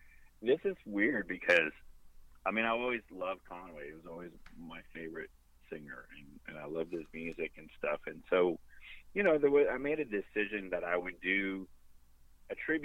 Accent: Sudbury, Ontario, Canada; also born or lived in Valley East; A couple more shows over there, and then I'm doing in my hometown, Sudbury and Valley East.

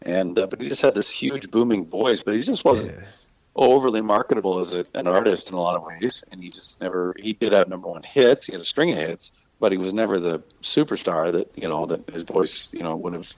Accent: Camrose, Alberta, Canada; also born or lived in Barrie, Ontario; I was born in Barrie, Ontario, but we moved out to Camrose, Alberta when I was a little guy. So my first memories are of Camrose on the farm

